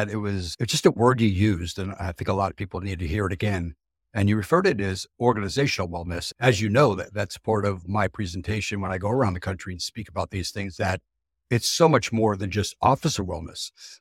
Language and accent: English; Queens, New York, United States; born there; as I was born in Queens.